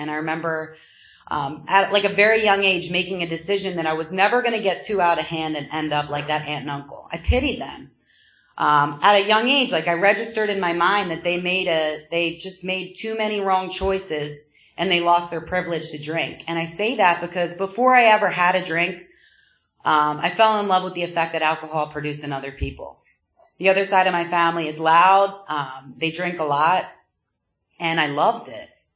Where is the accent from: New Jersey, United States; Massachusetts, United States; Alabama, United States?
New Jersey, United States; now in Levittown, United States; I'm actually from South Jersey.